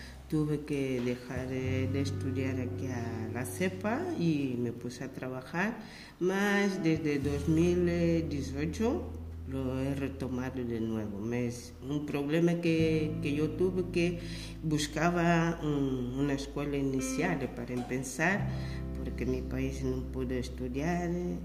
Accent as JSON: {"language": "Spanish", "country": "Angola", "moved": "yes", "lives_now": "Spain", "said": "soy de Angola, estoy aquí en España hace 17 años. Mi primer año que yo llegué aquí en 2008"}